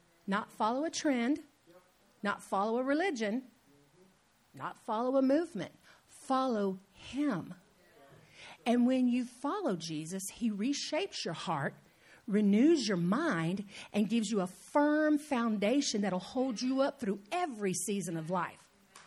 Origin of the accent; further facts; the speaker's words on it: Houston, Texas, United States; I grew up in Houston, and back in the 70s, the entire economy of our city was basically built on the oil industry.